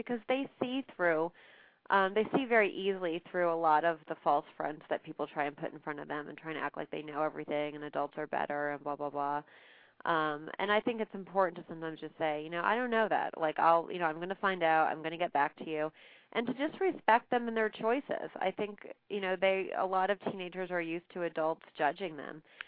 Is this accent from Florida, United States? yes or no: yes; Miami, Florida, United States; When I was growing up in Miami, there were some small kids that I worked with.